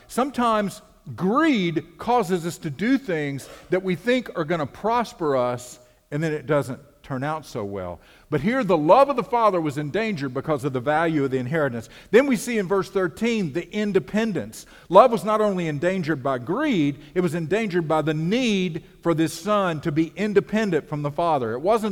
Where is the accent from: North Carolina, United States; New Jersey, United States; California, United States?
North Carolina, United States; Ellenboro; You know, I was from Ellenboro, which was kind of cool because I was kind of away, but I was close enough to go home